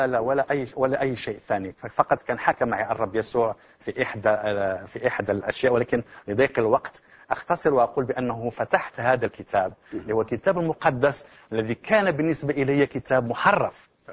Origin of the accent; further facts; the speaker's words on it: Morocco; أنا من المغرب، كنت مسلما والآن أبصر